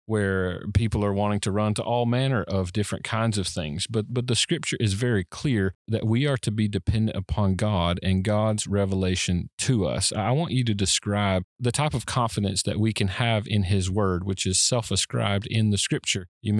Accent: Jacksonville, Florida, United States; I am from the Jacksonville area, and so it is a frequent thing when I visit home.

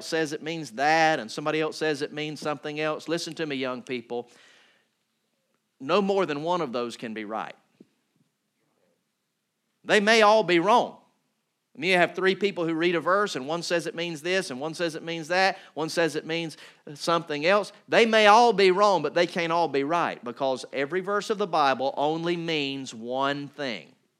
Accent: Valdosta, Georgia, United States; I'm from Valdosta. That's where I'd lived basically all my life up to that point. That's where I was going to college.

